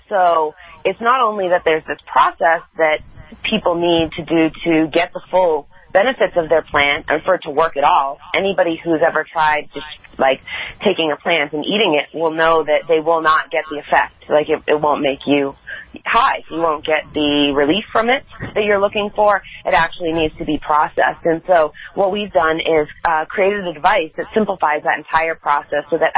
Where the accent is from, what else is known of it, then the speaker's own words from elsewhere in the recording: Boston, Massachusetts, United States; and I'm from Boston, and so Massachusetts has come very far in these last couple of years